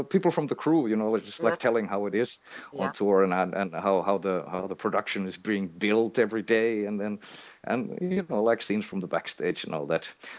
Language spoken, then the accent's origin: English; Helsinki, Uusimaa, Finland; English is a second language; Maybe not for me because I'm from Helsinki